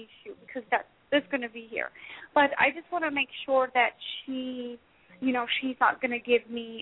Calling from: St. Louis, Missouri, United States; St. Louis.

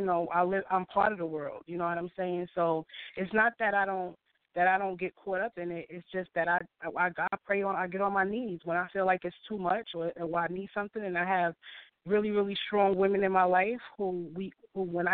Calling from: Staten Island, New York, United States; I'm calling from Staten Island, New York.

